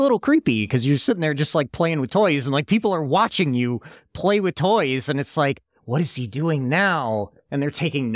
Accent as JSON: {"language": "English", "region": "New York", "country": "United States", "tie": "born or raised there", "said": "because they're in my hometown, outside of Buffalo"}